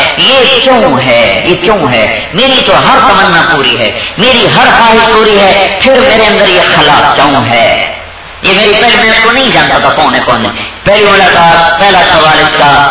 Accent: Khanewal, Punjab, Pakistan; میرا ضلع خانیوال ہے, وہاں میرا گاؤں ہے

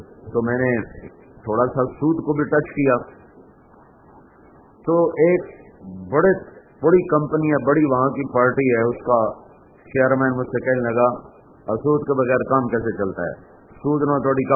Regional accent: Punjab, Pakistan; وہاں سے میرا گاؤں تھا 19 کلومیٹر

